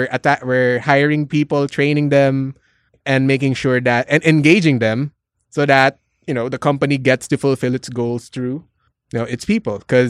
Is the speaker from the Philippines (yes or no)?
yes; Manila, Metro Manila, Philippines; we grew up in the Manila area.